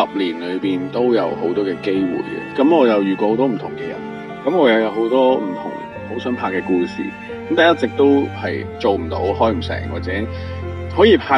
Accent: Hong Kong; also born or lived in Vancouver; 我都觉得我系一个香港人，有好多roots 啊

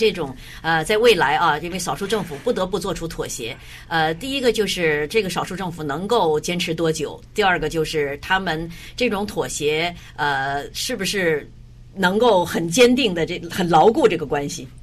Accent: Canada; 也说明我们加拿大人还是在关注着目前经济的状况

